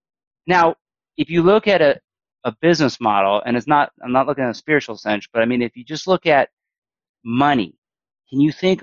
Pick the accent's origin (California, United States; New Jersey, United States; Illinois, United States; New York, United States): New Jersey, United States; Morristown; I grew up in Morristown, New Jersey, and I always thought it'd be so cool to be like a rancher, work on a farm.